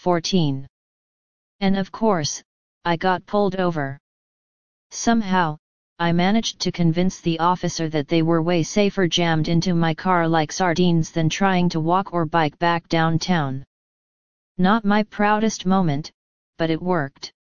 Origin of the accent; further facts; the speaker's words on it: Maine, United States; also born or lived in Massachusetts; I did a lot of growing up in Maine, found peace in nature, realized I could actually be athletic on the water and slopes, and Maine became more of a home to me than Massachusetts ever was.